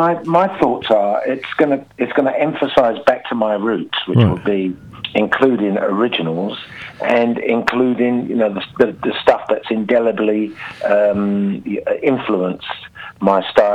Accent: Switzerland; moved away as an adult; now in New Zealand; we came from Switzerland

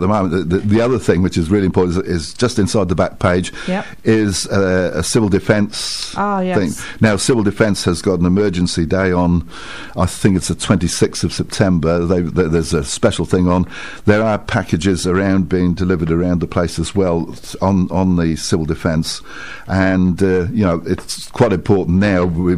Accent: Cardiff, Wales, United Kingdom; born there; now in England; I was actually born in Cardiff. I'm Welsh.

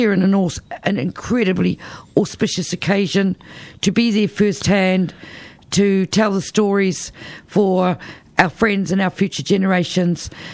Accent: Te Kuiti, Waikato, New Zealand; born there; Uikaharua Puha, that's my ahapu, and I was born down in Maniapoto Tikuiti. My people are Waitomo Tikuiti, but also Paihauraki, people of Ngāti Whanaunga, Ngāti Karawa, Ngāti Hei.

